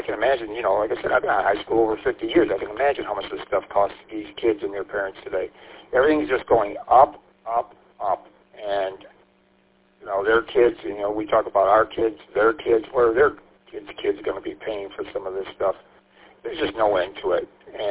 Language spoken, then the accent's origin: English; St. Clair Shores, Michigan, United States; There was in St. Clair Shores, my hometown, a hockey supply hardware store kind of a thing.